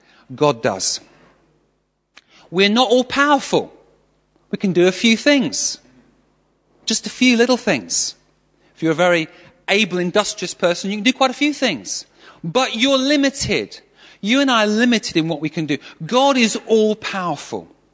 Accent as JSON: {"language": "English", "town": "Manchester", "region": "North West England", "country": "United Kingdom", "said": "I come from Manchester, and we get a lot of rain in Manchester for some reason."}